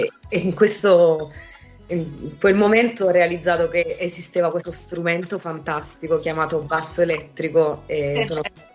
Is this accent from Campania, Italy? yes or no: yes; Naples, Campania, Italy; also born or lived in United Kingdom; Poi sono di Napoli, quindi qui nel Mediterraneo abbiamo tante isole